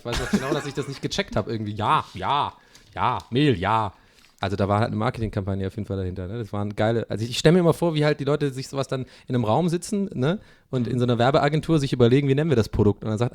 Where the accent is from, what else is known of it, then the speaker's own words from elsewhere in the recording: Tübingen, Baden-Württemberg, Germany; Bei uns in Tübingen gab es so einen Laden, der hieß Handelshof.